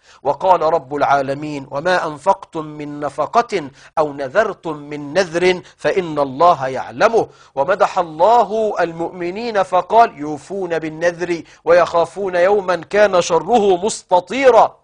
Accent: Egypt; ايه اللي جاب قدم النبي عندنا في مصر

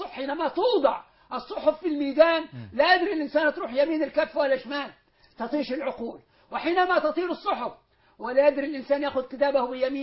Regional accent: Egypt; إحنا أبناء مصر

